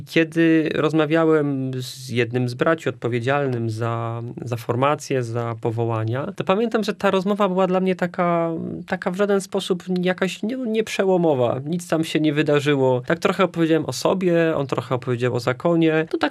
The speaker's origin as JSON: {"language": "Polish", "region": "southern Poland", "country": "Poland", "said": "bardzo lubię chodzić po górach, bo jestem z południa Polski."}